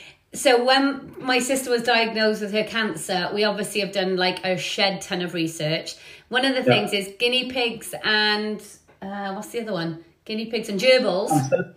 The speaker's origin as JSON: {"language": "English", "country": "United Kingdom", "said": "That's so true. We're so British, aren't we?"}